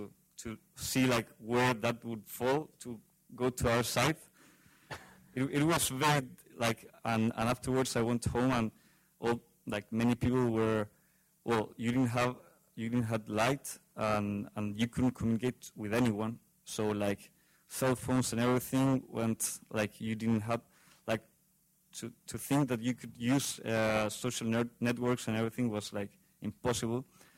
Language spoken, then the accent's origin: English; Chile; English is a second language; Hello, I'm from Chile, and I was in the earthquake 2010.